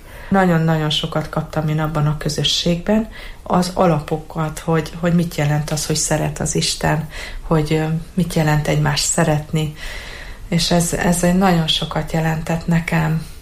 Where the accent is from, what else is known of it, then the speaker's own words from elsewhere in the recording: Cluj-Napoca, Cluj County, Romania; Én Kolozsváron nevelkedtem. Egy nagyon-nagyon jó ifjúsági közösségbe vezetett az Isten a Ceausescu diktatúra legszürkébb napjaiban. Egy csodálatos ifjúkorom volt a Kolozsváron